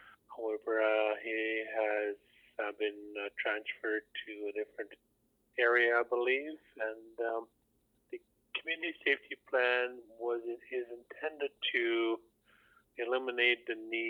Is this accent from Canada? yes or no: yes; Kispiox, British Columbia, Canada; I'm a hereditary chief from the Fireweed clan, and I'm from Kispeox, and I work for the Gitxsan Hwilp government.